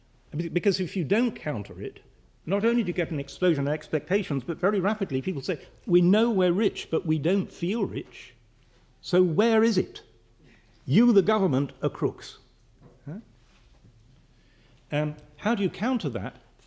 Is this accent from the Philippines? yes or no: no; United Kingdom; as a Brit, I cannot resist the example of the euro